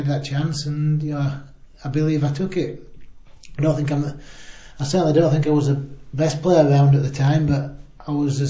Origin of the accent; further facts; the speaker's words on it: Yorkshire and the Humber, United Kingdom; being Yorkshireman, being, you know, the size of the club, being the city